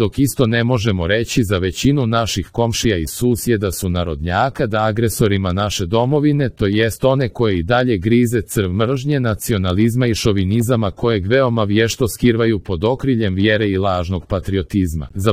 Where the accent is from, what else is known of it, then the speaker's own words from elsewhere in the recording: Bosnia & Herzegovina; now in Canada; dobro sam upoznata sa tematikom o kojoj pišem, a to je o domovini Bosni i Hercegovini